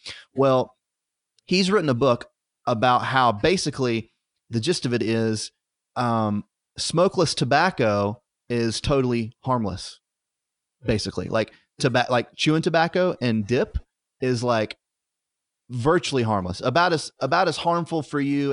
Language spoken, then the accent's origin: English; United States; I was driving down to Georgia because I'm an American.